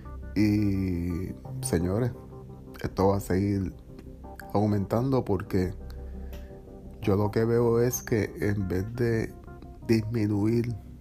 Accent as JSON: {"language": "Spanish", "town": "Manatí", "country": "Puerto Rico", "said": "Yo soy de acá, de Manatí, Puerto Rico."}